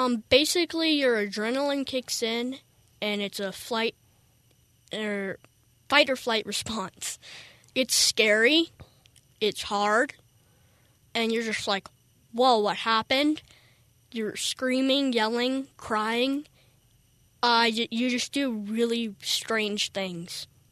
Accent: Windsor, Colorado, United States; I'm from Windsor, Colorado.

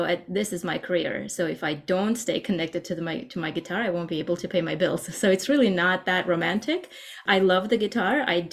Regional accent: Armenia; now in United States; guitar became the reason we moved to the United States. I'm from Armenia originally

